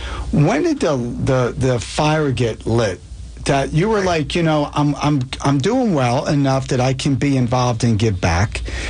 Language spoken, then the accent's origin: English; Springfield, United States; But I grew up in Springfield. I was a Chisholm Chicken. So shout out to my buddies in Springfield